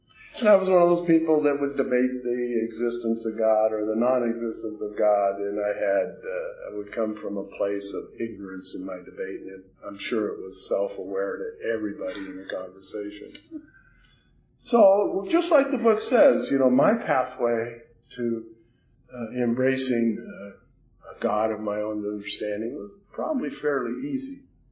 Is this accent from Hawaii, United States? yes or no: yes; Hawaii, United States; So my growing up in Hawaii was very, very moving.